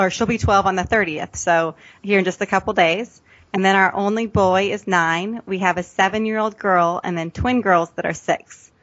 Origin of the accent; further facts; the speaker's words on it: California, United States; also born or lived in Kentucky; originally I wasn't from here. I was from California and then attended high school in Kentucky. But we came out here and met at Oral Roberts University.